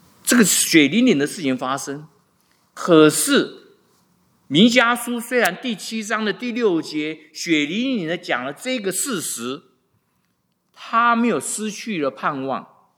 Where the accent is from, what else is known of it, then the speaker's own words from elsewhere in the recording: China; 我们中国人几千年的文化，我们中国人历经了多少